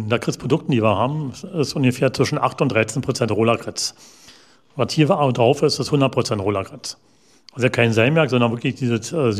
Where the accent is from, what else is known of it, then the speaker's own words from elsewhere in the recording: Potsdam, Brandenburg, Germany; Mit Potsdam verbinde ich inzwischen meine Existenz, das ist meine Heimat. Wobei mein Zentrum ist wirklich auch im Herzen, es bleibt Babelsberg. Egal, ob ich da wohne, ob ich meinen Kiez habe, ob Fußball.